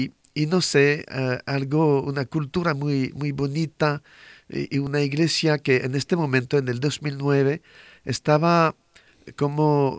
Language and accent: Spanish; France; Spanish is a second language; moved away; also born or lived in Belgium / Guinea / Switzerland / Mexico; Yo soy francés y salí de mi país en el 92 para ir en varios países como misionero. Al inicio no era tan lejos de Francia, en Bélgica, y después en África, en Guinea, y después un poco en Suiza.